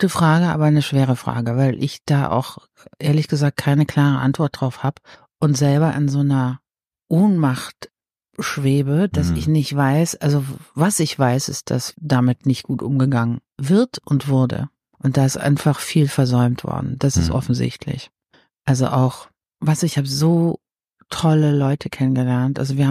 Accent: East Germany, Germany; ich komme ja aus dem Osten und gut, das ist jetzt auch schon sehr lange her. Aber ich bin aufgewachsen, die ersten im Prinzip 19, 20 Jahre in der DDR.

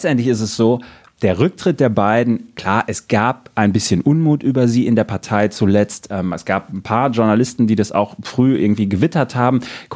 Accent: Brandenburg, Germany; Finde ich als Brandenburger auch nur so mittelpralle.

